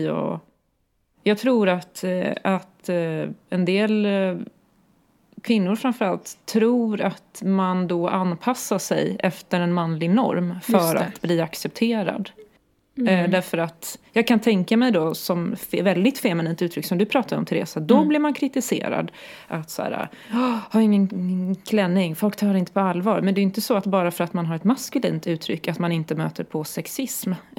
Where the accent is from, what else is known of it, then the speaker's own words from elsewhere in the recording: Kungsbacka, Halland County, Sweden; utanför Lilla Kungsbacka där jag är ifrån.